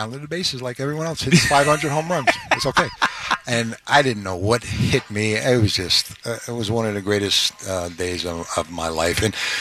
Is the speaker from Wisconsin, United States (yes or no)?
no; Brooklyn, New York, United States; I am one of the lucky ones in this city to be with two organizations in New York, growing up in Brooklyn.